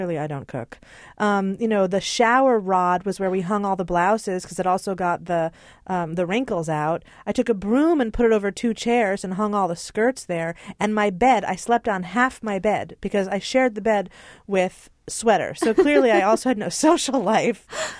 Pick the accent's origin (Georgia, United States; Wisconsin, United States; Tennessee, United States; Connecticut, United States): Connecticut, United States; Hartford; I don't have a famous last name. I'm not a New York kid or socialite. I'm from Hartford, Connecticut. I don't have family here.